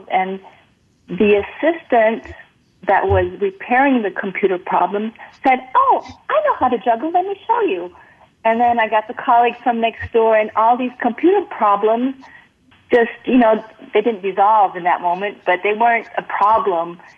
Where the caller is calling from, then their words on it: Munich, Bavaria, Germany; I'm calling in from Munich in Germany.